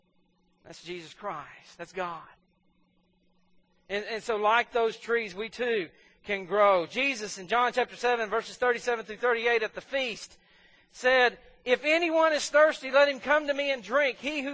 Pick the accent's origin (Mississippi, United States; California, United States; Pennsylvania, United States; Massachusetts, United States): Mississippi, United States; Corinth; I grew up in Corinth, Mississippi. I had trees in my yard that three people couldn't hold hands and get around.